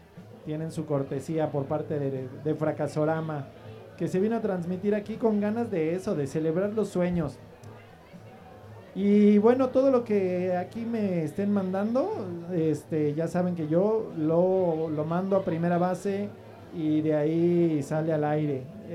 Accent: Querétaro, Mexico; Yo aquí crecí, yo siempre he dicho, yo soy queretano. Soy cosmeño, pero hecho queretano.

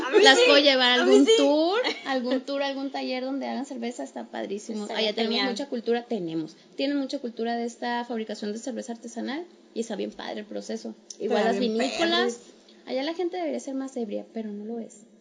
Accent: Sinaloa, Mexico; el desde ahí empecé a aceptar mi identidad culichi

